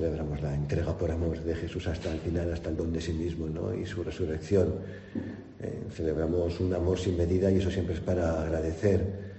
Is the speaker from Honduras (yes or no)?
no; Aragon, Spain; diferente un poquito de mi tierra de Aragón.